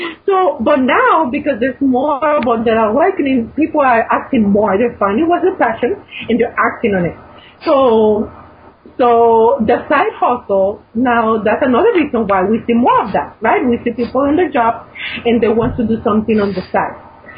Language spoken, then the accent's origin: English; Puerto Rico; Like, I'm from Puerto Rico, we're still recovering.